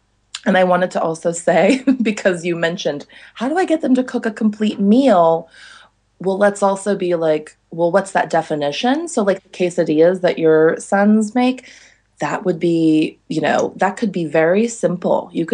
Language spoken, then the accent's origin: English; California, United States; I grew up in California, where the season is 60 degrees every